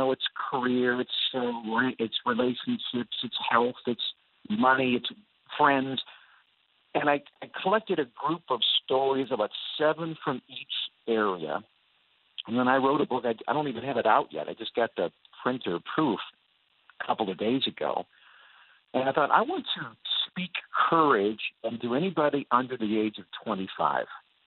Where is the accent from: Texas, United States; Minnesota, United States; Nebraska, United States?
Minnesota, United States; Twin Cities; I grew up in the Twin Cities area, and we had sheep as a kid.